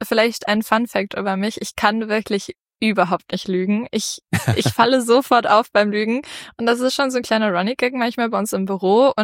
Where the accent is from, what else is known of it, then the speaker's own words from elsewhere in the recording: Bielefeld, North Rhine-Westphalia, Germany; Na gut, Bielefeld. Du hast schon gesagt, wo ich herkomme.